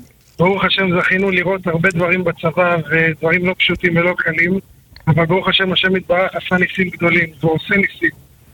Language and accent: Hebrew; Holon, Tel Aviv District, Israel; now in Ramat Gan, Israel; לא, אני גדלתי בחולון, אבל עברנו לרמת גן לפני עשור וקצת